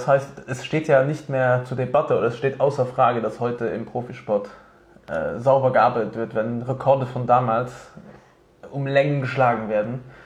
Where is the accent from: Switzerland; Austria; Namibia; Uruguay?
Austria; Innsbruck, Tyrol; moved away; vor 10 Jahren bin ich aus Innsbruck hergekommen